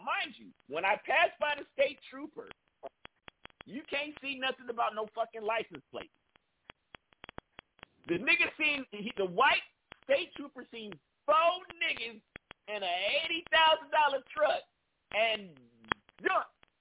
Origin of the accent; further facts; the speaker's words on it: California, United States; And I'm from Cali.